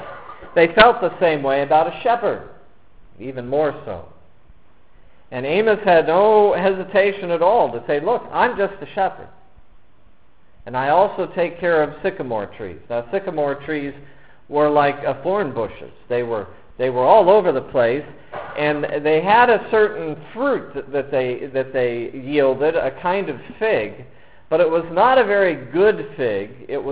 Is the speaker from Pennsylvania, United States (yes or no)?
yes; Pennsylvania, United States; hi, I'm a Yankee from Pennsylvania